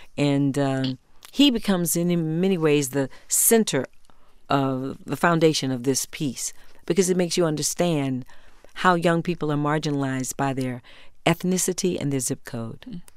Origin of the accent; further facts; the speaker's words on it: Houston, Texas, United States; And I'm from Texas, Houston, Texas, and gun culture is big, always has been, always will be.